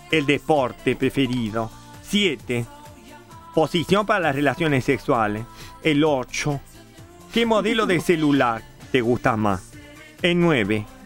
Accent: Rosario, Santa Fe, Argentina; Soy rosarina.

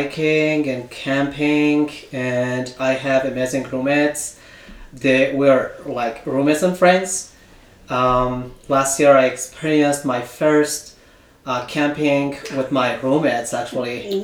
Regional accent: Afghanistan; now in Logan, United States; I am a refugee from Afghanistan. And I came to the U.S. In July 2022. The first city that I moved and resettled, that is Utah, and the city is called Logan.

